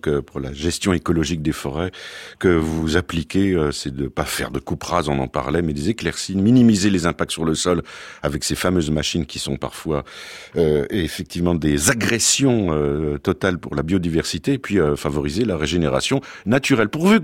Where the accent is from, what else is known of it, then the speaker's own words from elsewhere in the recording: Bourgogne-Franche-Comté, France; j'avais un exemple sous les yeux il y a encore quelques temps du côté de chez moi, dans la Bourgogne profonde.